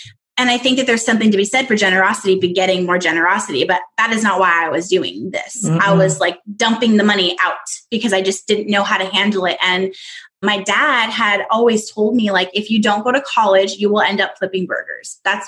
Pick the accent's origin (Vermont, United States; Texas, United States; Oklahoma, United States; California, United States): California, United States; I'm from Southern California.